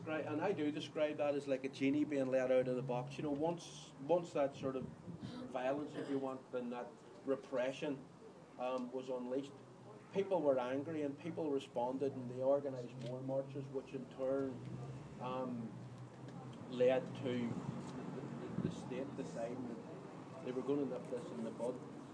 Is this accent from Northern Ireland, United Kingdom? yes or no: yes; Derry, Northern Ireland, United Kingdom; now in Belfast, United Kingdom; I'm a former Republican prisoner. I'm originally from Derry City, and when I was released from prison in 1992, I came to live here in West Belfast.